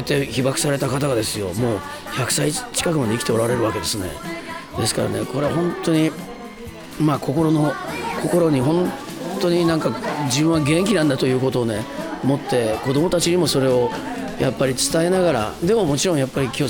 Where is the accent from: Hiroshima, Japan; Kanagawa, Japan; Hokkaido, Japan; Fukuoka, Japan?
Hiroshima, Japan; born there; 僕はやっぱり広島生まれの人間としてやっぱりお届けしたいなと思うエネルギーなんですよ